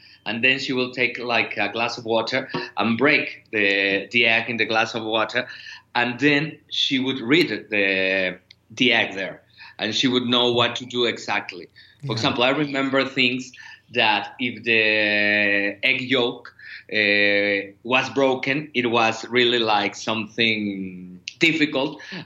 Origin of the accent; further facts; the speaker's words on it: Mexico City, Mexico; Because, yeah, I am from Mexico City.